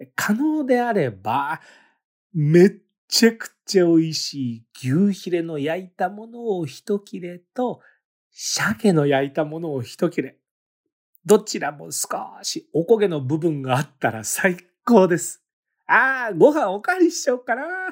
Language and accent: Japanese; Nagano, Japan; 長野県出身なので、信州産でお願いします。